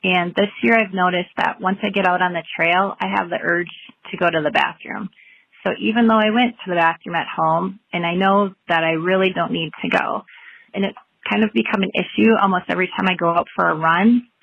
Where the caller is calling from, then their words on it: Minnesota, United States; I'm calling from Minnesota.